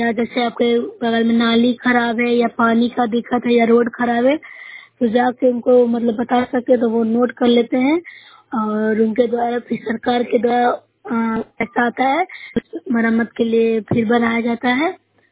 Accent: Bihar, India; मैं नूसरा प्रखंड से हूँ, जिला नालंदा से हूँ।

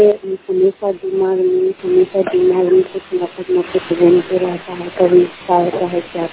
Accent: Muzaffarpur, Bihar, India; मुजफ्फरपुर जिले की रहने वाली हूँ।

